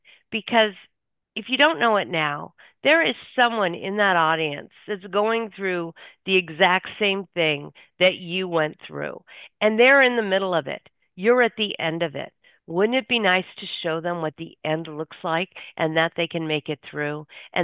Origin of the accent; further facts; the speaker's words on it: California, United States; moved away as an adult; now in Dallas, United States; Well, I am now currently living in Dallas, Texas. I've been here 3 years, born and raised in California, Northern California to Southern California.